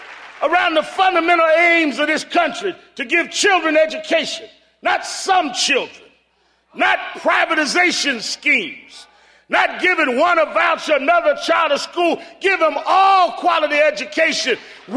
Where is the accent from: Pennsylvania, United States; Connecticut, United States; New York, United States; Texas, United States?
New York, United States; I grew up in New York, but my parents are from the South. I had a grandmother that had a little farm in Alabama.